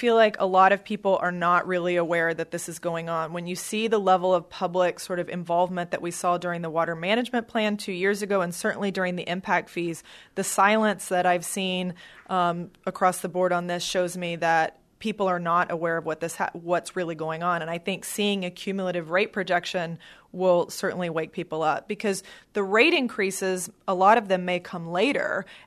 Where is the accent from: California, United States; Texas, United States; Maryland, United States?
Texas, United States; San Antonio; born there; I was born in San Antonio. I'm the last person that wants this town to run out of water.